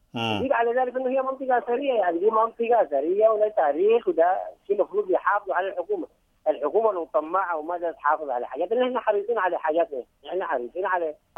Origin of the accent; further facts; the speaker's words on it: Gubbat Al Salim, Sudan; قرية قبة السليم هي قريتنا